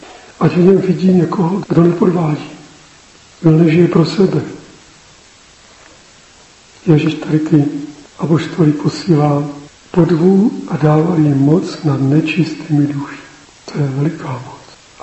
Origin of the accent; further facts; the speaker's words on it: Moravia, Czechia; když se dověděl, že jsem z Moravy